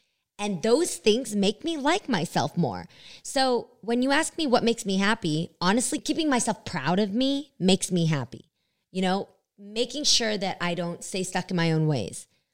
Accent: California, United States; Okay, first we have to say, because if we're from the Bay, we have to do it. Bay Area!

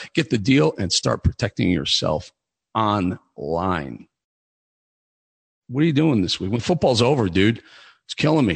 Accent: Chicago, Illinois, United States; I'm from Chicago.

